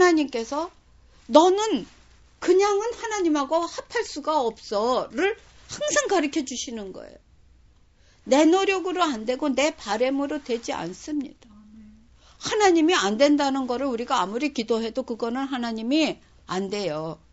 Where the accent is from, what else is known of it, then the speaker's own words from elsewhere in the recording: South Korea; 저 같은 경우 한국 사람으로서 저희 부모님에게서 태어난 나라는 사람.